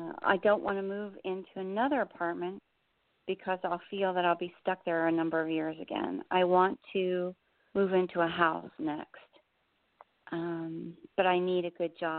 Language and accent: English; Pittsburgh, Pennsylvania, United States; now in New Jersey, United States; I'm from Pittsburgh originally, but I've lived